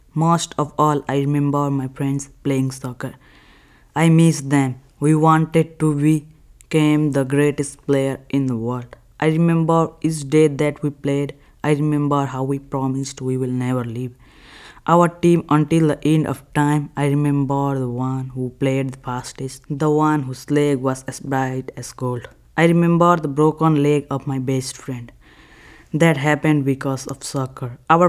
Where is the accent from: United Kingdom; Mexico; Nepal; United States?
Nepal; I am from Nepal